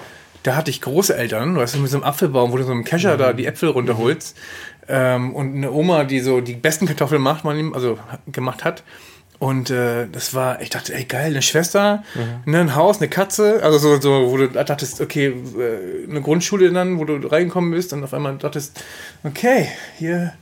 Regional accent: Ratekau, Schleswig-Holstein, Germany; also born or lived in Berlin; Ich komme ja eigentlich aus Berlin. Ja. Ne? Ich bin quasi Riesendorf. Nee, da bin ich über Umwege in eine Dings gekommen, in eine Pflegefamilie nach Rathekau.

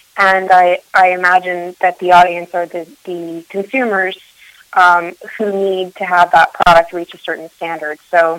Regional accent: Montreal, Quebec, Canada; also born or lived in Florida; I'm from Montreal originally. I grew up between Montreal and Florida.

